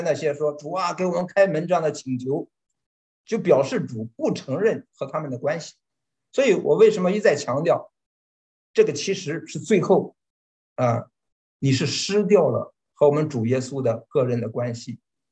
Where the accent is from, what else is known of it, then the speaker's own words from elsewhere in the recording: Jinan, Shandong, China; 他知道我是济南人